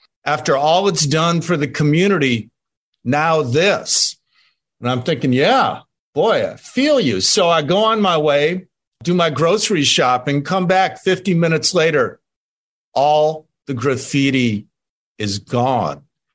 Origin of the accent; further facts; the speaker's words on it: Chicago, Illinois, United States; here I am back in my hometown where I lived for 30 years, from 64 to 94. And as I mentioned, I've always come back. I've never really left Chicago.